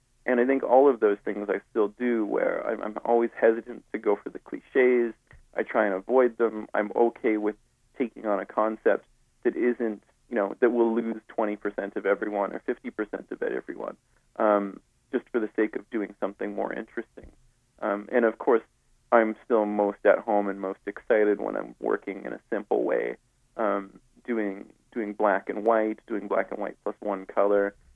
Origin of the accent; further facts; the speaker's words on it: Saskatchewan, Canada; born there; now in Edmonton, Canada; I was born in Saskatchewan. And anyway, so 1999, I moved to Edmonton, and I went to University at U of A.